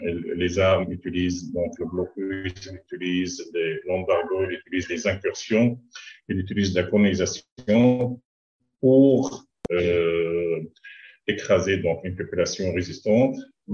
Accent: Gaza Strip, Palestine; je suis obligé à parler de Gaza parce que je suis citoyen de Gaza

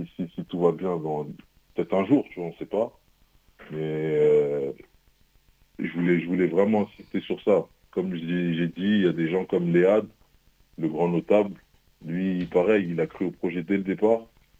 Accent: Comoros; c'est qu'on est comorien, quoi, avant tout.

